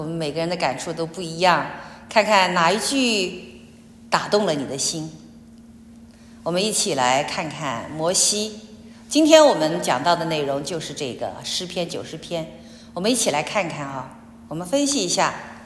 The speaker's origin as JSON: {"language": "Chinese", "town": "Shenzhen", "region": "Guangdong", "country": "China", "also_born_or_lived": "Zhangye", "lives_now": "Canada", "said": "我是从中国深圳来的，我们在深圳也有家， 在加拿大也有家。我的老家是兰州哈，张掖那个地方，"}